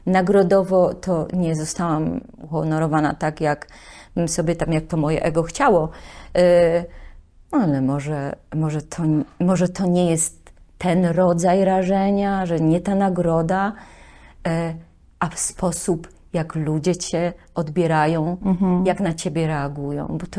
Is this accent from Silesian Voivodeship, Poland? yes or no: yes; Silesian Voivodeship, Poland; ja jestem ze Śląska, więc ja jestem rubaszna.